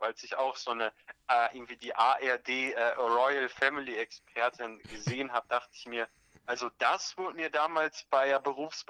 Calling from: Bavaria, Germany; Ja, ich will gerade in Oberbayern.

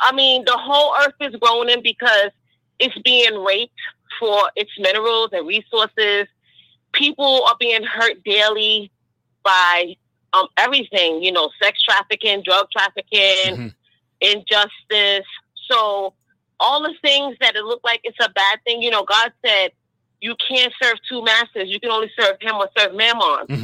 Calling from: Brooklyn, New York, United States; I'm calling from Brooklyn.

